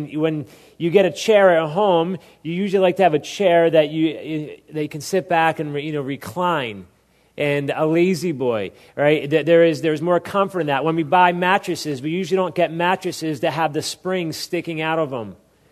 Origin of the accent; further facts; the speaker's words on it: Philadelphia, Pennsylvania, United States; moved away as an adult; And I grew up in Philadelphia, and I've been out in California now since 1997